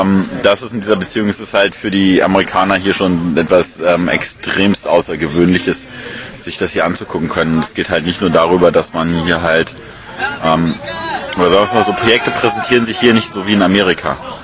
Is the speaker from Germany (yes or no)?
yes; Darmstadt, Hesse, Germany; Ich komme aus Darmstadt